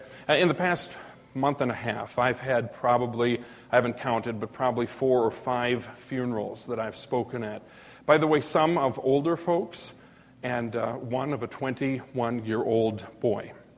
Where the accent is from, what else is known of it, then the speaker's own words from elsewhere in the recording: Minnesota, United States; I grew up in Minnesota. I don't want to be put in a freezer, okay? That's cold country up there.